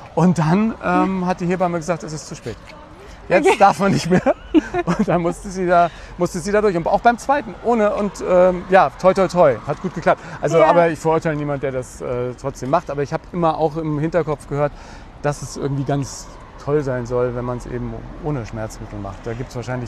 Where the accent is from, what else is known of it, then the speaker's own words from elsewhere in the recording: Nuremberg, Bavaria, Germany; born there; Ja, ich bin auch in Nürnberg geboren.